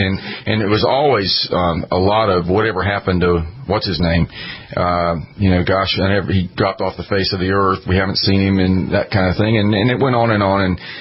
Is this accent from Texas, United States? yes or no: no; Hickory, North Carolina, United States; I grew up in Hickory in western North Carolina.